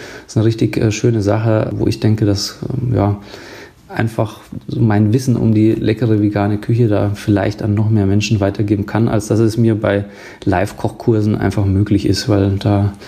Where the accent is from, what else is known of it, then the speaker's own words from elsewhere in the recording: Bavaria, Germany; bei uns in Bayern sagt man Kartoffelkäse.